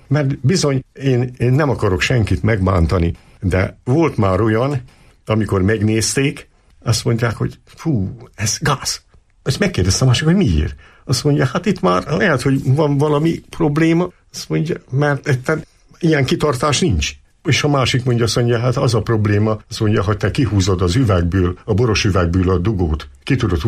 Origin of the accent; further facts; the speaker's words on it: Eger, Heves, Hungary; Én a Koszor utcában nőttem fel Egerbe. Még a déd nagyapám is Koszor utcai volt, a nagyapám is, a családunk több tagja.